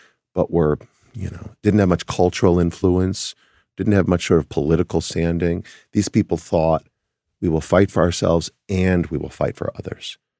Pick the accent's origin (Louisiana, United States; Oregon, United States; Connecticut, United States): Connecticut, United States; Trumbull; also born or lived in New Haven; I was born in New Haven and raised in Trumbull, Connecticut, which is a nice but somewhat nondescript place. There was a Jewish population, not too big.